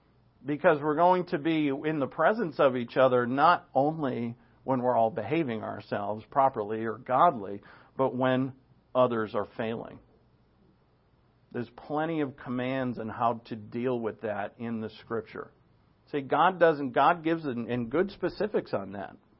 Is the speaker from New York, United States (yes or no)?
no; Providence, Rhode Island, United States; Before, I grew up in Blessed Sacrament Catholic Church on Academy Avenue in Providence, Rhode Island.